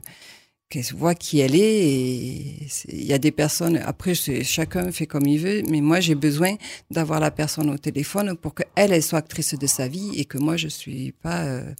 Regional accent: Occitanie, France; La vie m'a fait revenir en Aveyron parce que je viens de l'Aveyron.

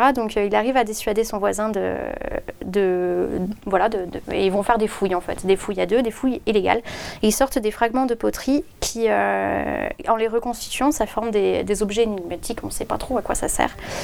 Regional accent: Provence-Alpes-Côte d'Azur, France; Et moi, j'ai grandi dans la Provence, donc ça m'a forcément touchée.

